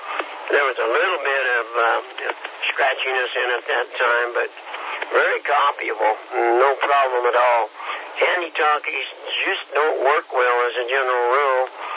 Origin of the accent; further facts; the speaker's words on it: Kansas, United States; No, sir. We're from Kansas, so we're a little slow.